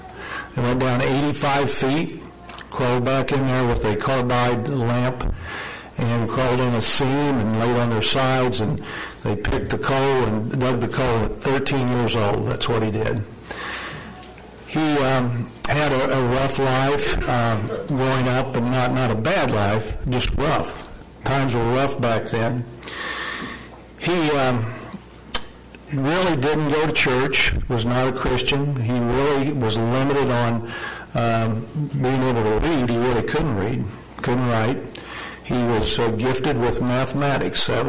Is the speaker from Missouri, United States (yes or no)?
yes; Martinstown, Missouri, United States; And as I said, I am from Martinstown, Missouri, not Martinsdale, not Martinsville, Martinstown.